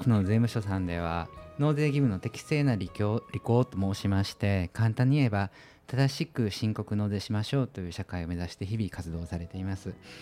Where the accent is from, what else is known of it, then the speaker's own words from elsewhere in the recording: Kyoto, Japan; 私自身京都生まれの京都育ち